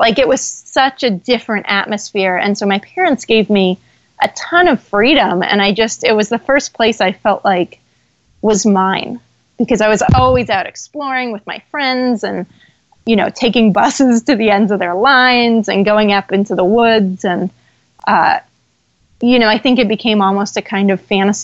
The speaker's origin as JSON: {"language": "English", "region": "California", "country": "United States", "also_born_or_lived": "Norway", "said": "I'm from California, of course."}